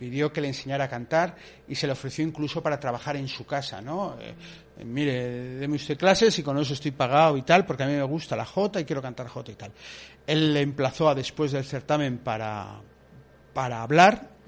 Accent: Villanueva, Aragon, Spain; fue en Villanueva, en mi pueblo

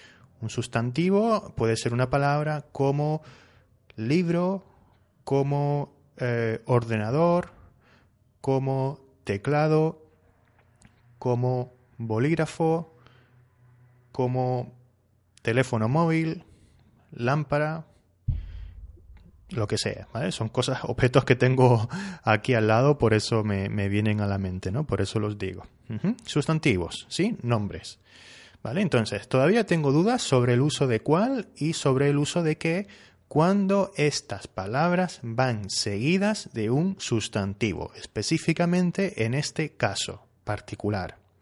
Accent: Spain; Yo soy español, ¿sí? Y aquí en España usamos qué más sustantivo.

